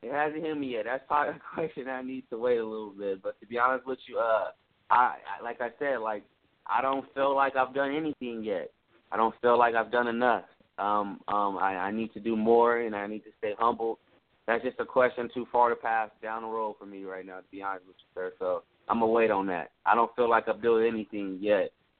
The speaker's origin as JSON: {"language": "English", "town": "Compton", "region": "California", "country": "United States", "tie": "born or raised there", "said": "So, just being a lot, growing up in Compton, man, was tough, but I learned a lot"}